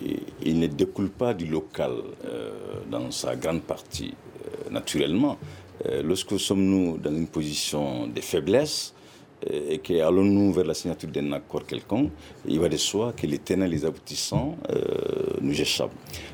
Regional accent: Mali; Moi, je suis des Mali

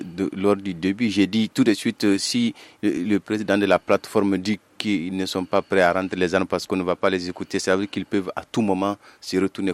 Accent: Timbuktu, Tombouctou, Mali; Et au nord, moi, je suis bien de Tombouctou et je sais pourquoi je le dis.

